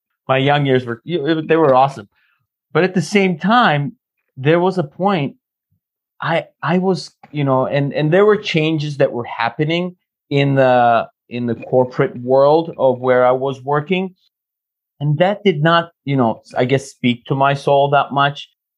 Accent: Cyprus; You know, I'm from Cyprus in the Mediterranean, you know, but I didn't know anything else.

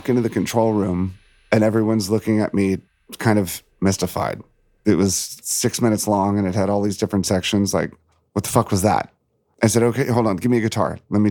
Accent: Virginia, United States; I was raised in Virginia outside of Washington, D.C.

